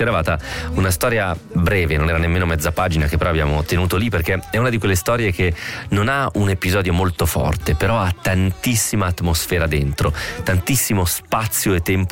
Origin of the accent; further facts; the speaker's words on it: Marghera, Veneto, Italy; born there; Sono nata a Marghera, Venezia, nel maggio del 52